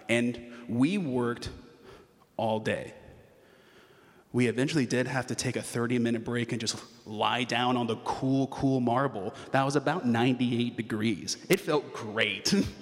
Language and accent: English; Texas, United States; as a Southerner, I love that wasn't there: air conditioning. I spent middle school and high school in Texas, and I played Texas football.